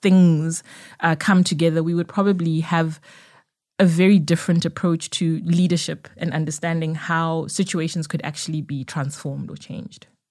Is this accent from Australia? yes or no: no; Zimbabwe; born there; Zimbabwe, which is my home country, country of my birth.